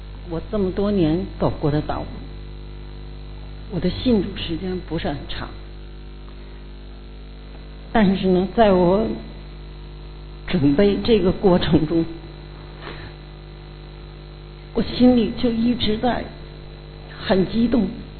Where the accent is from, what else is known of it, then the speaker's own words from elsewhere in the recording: Beijing, China; 我是出生在一个没有基督徒的家庭，我是来自北京，在我的周围我从来就没见过基督徒。原来我呢在北京的时候